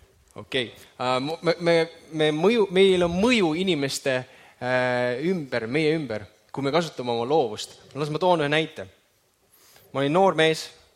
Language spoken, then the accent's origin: Estonian; Viljandi, Viljandi County, Estonia; See oli mu kodulinn, seal ma kasvasin ülesse.